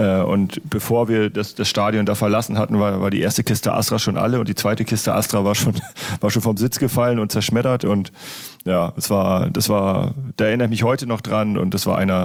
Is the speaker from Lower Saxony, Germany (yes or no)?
yes; Esens, Lower Saxony, Germany; Ich bin in Wittmund geboren, weil das einzige Kreiskrankenhaus ist. und ich bin in Esens aufgewachsen.